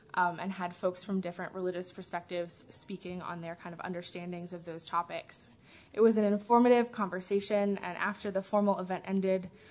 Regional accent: Yorktown, Virginia, United States; Originally, I'm from Yorktown, Virginia, where I was raised UU in the Unitarian Universalist Fellowship of the Peninsula.

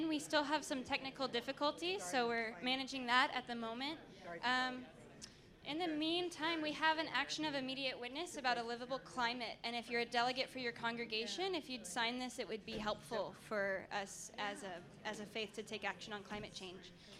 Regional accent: Plano, Texas, United States; I'm from Plano, Texas, which is a northern suburb of Dallas.

